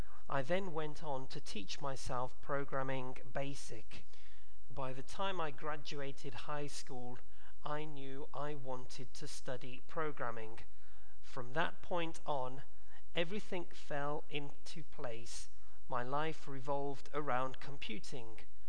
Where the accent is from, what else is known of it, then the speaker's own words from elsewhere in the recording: Canton, Ohio, United States; I was born in Canton, Ohio, and attended Lincoln High School. Ever since I was a teenager, I tinkered with computers.